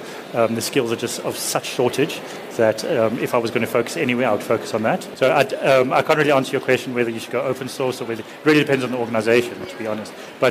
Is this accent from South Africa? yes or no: yes; Johannesburg, Gauteng, South Africa; When I lived in Johannesburg, I grew up in Hyde Park